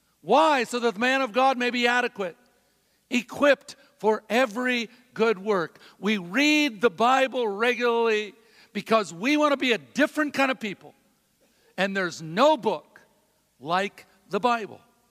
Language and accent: English; United States; I love our country. I'm very grateful that I'm an American.